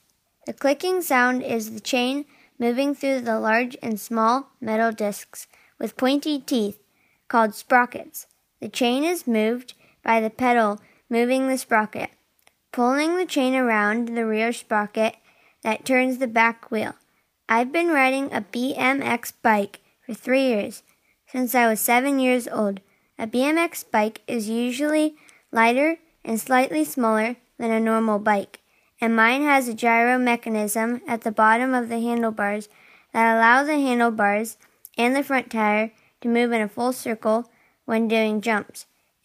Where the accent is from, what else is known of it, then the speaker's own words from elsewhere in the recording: Petaluma, California, United States; from Petaluma, California.